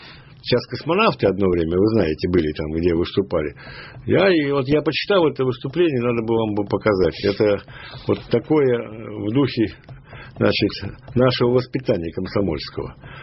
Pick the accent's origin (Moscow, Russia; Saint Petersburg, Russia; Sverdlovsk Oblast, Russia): Saint Petersburg, Russia; я коренной ленинградец. Так. Я пережил блокаду ленинградскую.